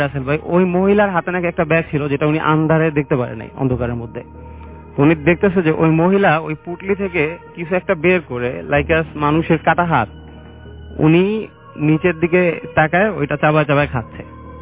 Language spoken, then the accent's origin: Bangla; Barisal, Barisal Division, Bangladesh; আমি এসেছি বরিশাল থেকে।